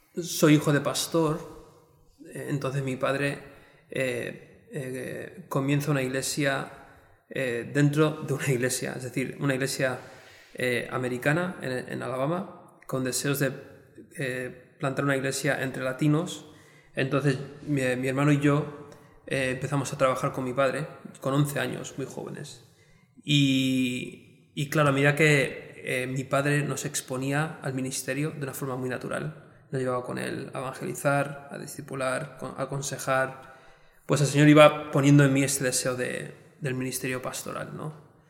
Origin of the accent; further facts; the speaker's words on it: Torrejón de Ardoz, Community of Madrid, Spain; now in Seville, Spain; soy originalmente de Torrejón de Ardoz, en las afueras de Madrid.